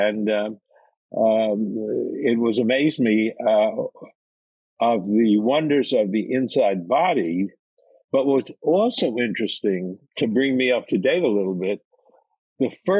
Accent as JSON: {"language": "English", "town": "Bronx", "region": "New York", "country": "United States", "tie": "born or raised there", "said": "And in those days, when I grew up in the Bronx, doctors made house calls."}